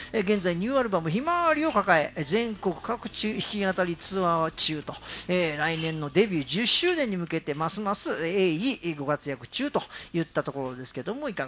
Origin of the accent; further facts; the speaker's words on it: Asakusa, Tokyo, Japan; まあ、浅草、うん、生まれ浅草育ちだから